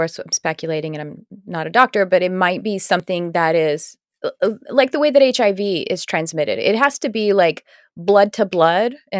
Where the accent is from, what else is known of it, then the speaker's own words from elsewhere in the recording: Texas, United States; Yeah, I grew up in Texas. Yeah. I got tick bites 30 times a summer.